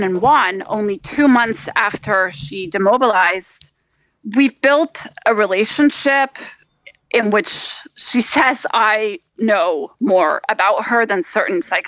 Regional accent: Toronto, Ontario, Canada; also born or lived in Colombia; I was the Colombian kid. We would summer back in Bogota. I spoke Spanish at home with my parents, even though I grew up in Toronto.

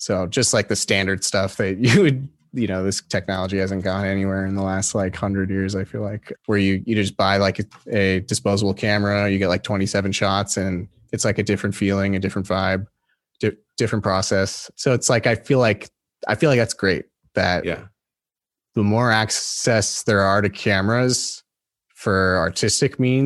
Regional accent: Glendale, California, United States; I was born in Santa Monica and then I grew up in, most of my childhood was in Glendale, which is just like, you know, 15 minutes from downtown LA.

